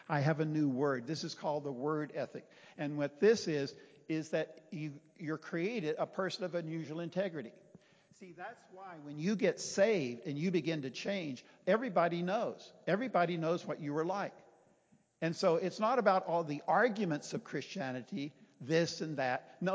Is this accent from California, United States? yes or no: no; Texas, United States; We met in Chicago, right? I'm from Texas.